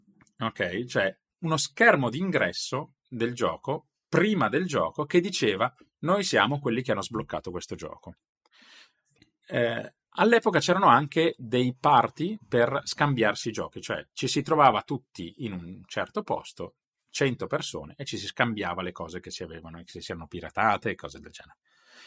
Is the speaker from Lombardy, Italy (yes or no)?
yes; Sesto San Giovanni, Lombardy, Italy; Io sono di Sesto San Giovanni, vicino a Milano